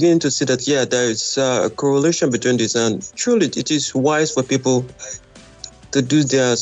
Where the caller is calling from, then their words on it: Michigan, United States; And I'm calling from Michigan.